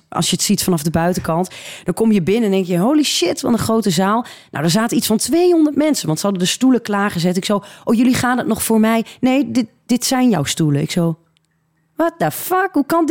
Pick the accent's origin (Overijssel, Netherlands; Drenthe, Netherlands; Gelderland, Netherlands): Drenthe, Netherlands; Emmen; Ik kom uit Emmen.